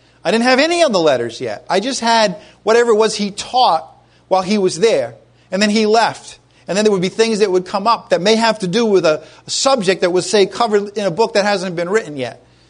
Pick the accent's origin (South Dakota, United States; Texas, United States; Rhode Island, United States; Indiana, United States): Rhode Island, United States; Providence; I don't want to do this little Italian expression I learned growing up in Providence.